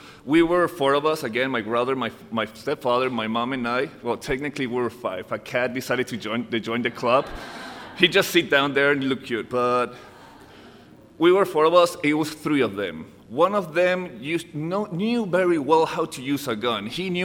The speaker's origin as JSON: {"language": "English", "town": "Caracas", "region": "Capital District", "country": "Venezuela", "tie": "born or raised there", "also_born_or_lived": "Maryland, United States", "said": "I was raised in Caracas, Venezuela. I was born in Maryland, but Caracas is my hometown. That's a place that I will always consider my home."}